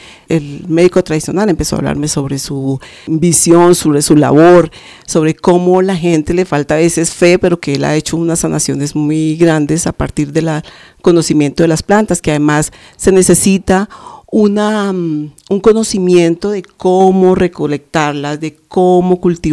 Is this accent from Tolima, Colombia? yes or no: yes; Suárez, Tolima, Colombia; yo soy de Suárez, Tolima